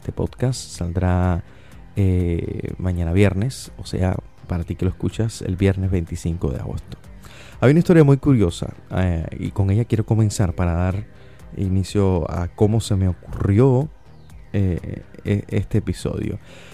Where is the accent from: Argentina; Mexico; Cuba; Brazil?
Cuba; Vertientes, Camagüey; Yo soy de Vertientes, Camagüey. Es un municipio que se encuentra al centro sur de esa provincia, aunque no me guste reconocerlo, oriental de Cuba.